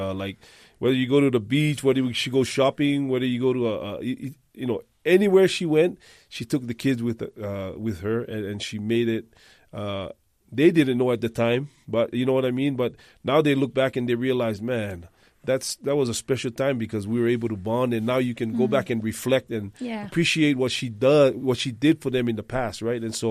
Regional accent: Hawaii, United States; So I grew up in the Polynesian Culture Center from a young age all the way through high school and after high school.

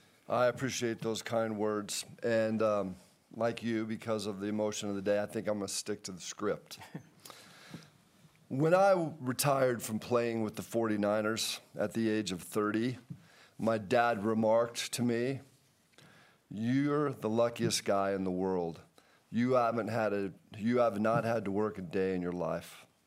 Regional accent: California, United States; as a sophomore in high school growing up in Southern California

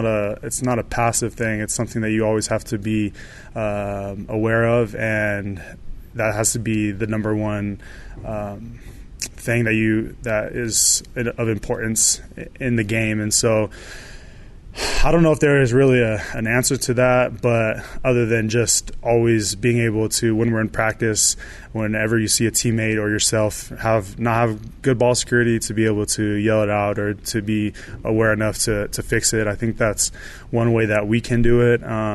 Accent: Arizona, United States; so we're both from Arizona, so yeah.

